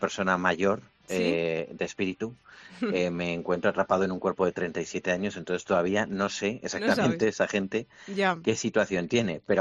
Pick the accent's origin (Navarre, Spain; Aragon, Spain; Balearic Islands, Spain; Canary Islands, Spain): Aragon, Spain; Zaragoza; now in Madrid, Spain; nos pasa a los exiliados en Madrid que somos de Zaragoza